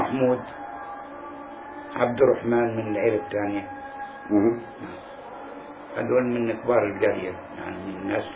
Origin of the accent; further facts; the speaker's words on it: Palestine; فيها بلادنا فلسطين عن كل فلسطين